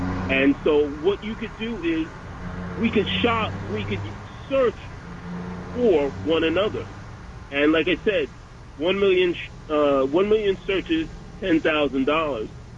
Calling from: Bronx, New York, United States; Bronx, New York.

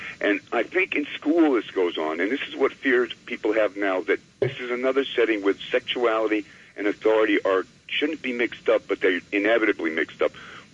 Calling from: White Plains, New York, United States; up in White Plains, Frenchie.

